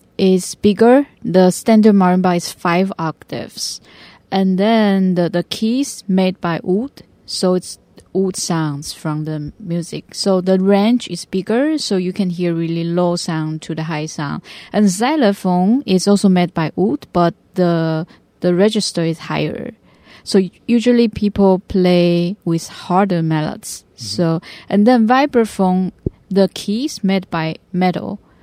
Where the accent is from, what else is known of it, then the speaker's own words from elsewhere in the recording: Miaoli, Miaoli County, Taiwan; So my hometown is in Miaoli.